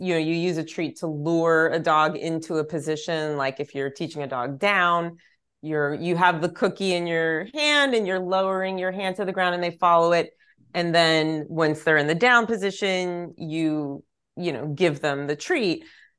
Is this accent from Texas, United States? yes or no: yes; Texas, United States; I was always like of my small friend group, because I grew up in East Texas.